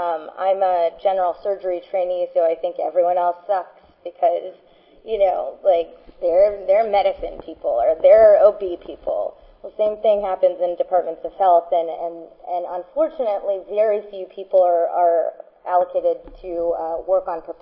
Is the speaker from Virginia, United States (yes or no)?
yes; Virginia, United States; I'm from Virginia, just so I'm telling you this, because I didn't know that there were five boroughs before I came in and lived there.